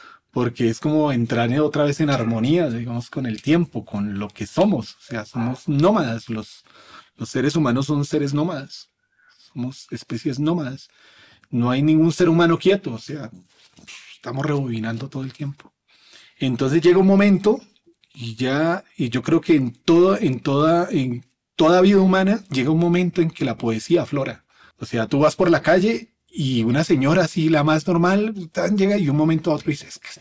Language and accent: Spanish; Popayán, Cauca, Colombia; born there; also born or lived in Manizales / Pereira; yo nací en Popayán, pero luego viví en Manizales, luego viví en Pereira